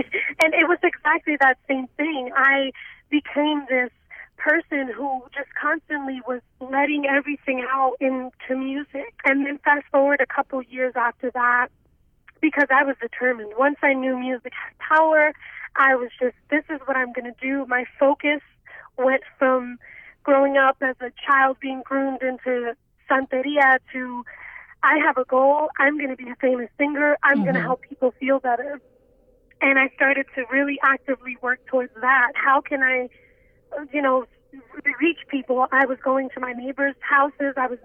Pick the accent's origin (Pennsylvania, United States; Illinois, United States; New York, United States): New York, United States; Brooklyn; I grew up in Brooklyn, New York. Back when I grew up, in the neighborhood that I did, it was a rough neighborhood.